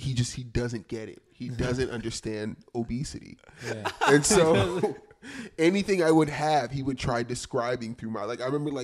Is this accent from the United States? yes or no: yes; Tampa, Florida, United States; You know, so, you know, I'm from Tampa.